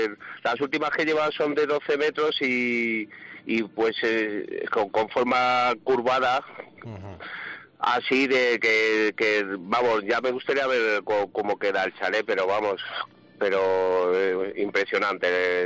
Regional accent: Madrid, Community of Madrid, Spain; moved away; Yo soy un antiguo madrileño que me vine aquí a la Comunidad Valenciana y no hemos vuelto a ir.

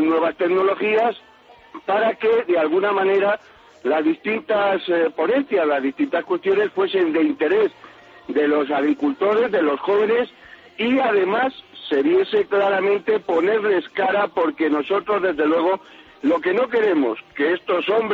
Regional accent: Lerigos, Castile and León, Spain; En la provincia de Palencia, eso es.

